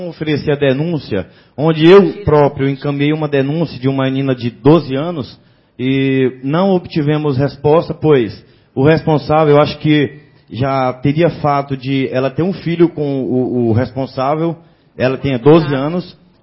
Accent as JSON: {"language": "Portuguese", "town": "Campos Belos", "region": "Goiás", "country": "Brazil", "said": "eu sou da cidade de Campos Belos também"}